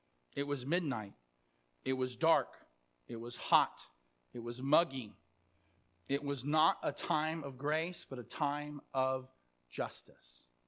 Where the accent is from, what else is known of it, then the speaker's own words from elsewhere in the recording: Sacramento, California, United States; I remember growing up in Sacramento, we have what are called the Delta Breezes.